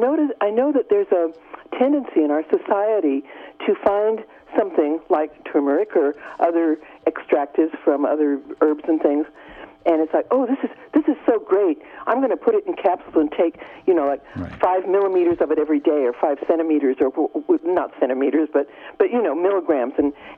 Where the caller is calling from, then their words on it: Garberville, California, United States; I'm from Garberville, and your mention of turmeric caught me